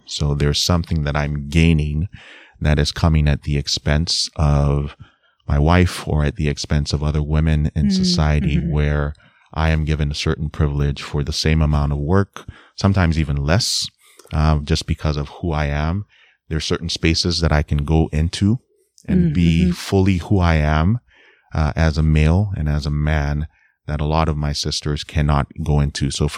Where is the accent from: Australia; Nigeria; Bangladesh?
Nigeria; now in United States; I live in the U.S., so I'm a Nigerian immigrant who lives in the U.S.